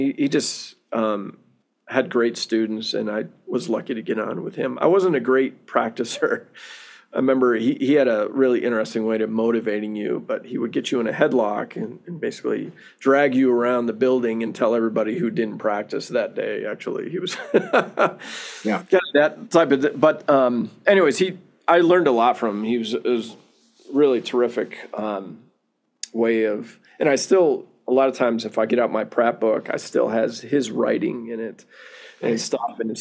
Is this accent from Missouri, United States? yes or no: no; Syracuse, New York, United States; I grew up in upstate New York, Syracuse.